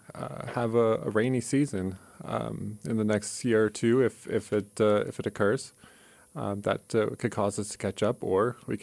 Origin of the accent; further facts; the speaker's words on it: Oklahoma, United States; I grew up in Oklahoma. And so living out there, we'd get a lot of the large thunderstorms and a lot of different types of weather as well.